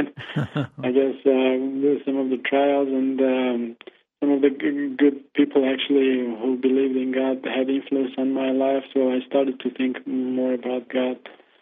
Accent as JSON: {"language": "English", "country": "Armenia", "tie": "born or raised there", "second_language": "English", "said": "I grew up in Soviet Union, and where the religion was not, there was no freedom of religion, so I didn't know much about religion"}